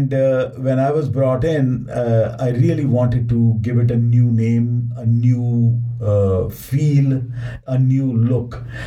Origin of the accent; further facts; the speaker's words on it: India; moved away as an adult; As you know, I was born and brought up in India